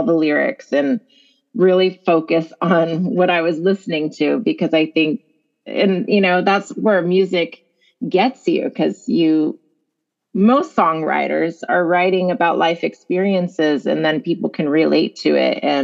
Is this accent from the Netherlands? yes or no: no; Riverside, California, United States; now in Los Angeles, United States; because I grew up in Riverside.